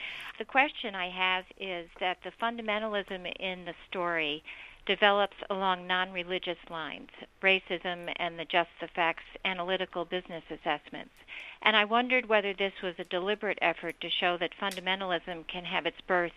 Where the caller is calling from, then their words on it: Princeton, New Jersey, United States; I'm calling from Princeton, New Jersey.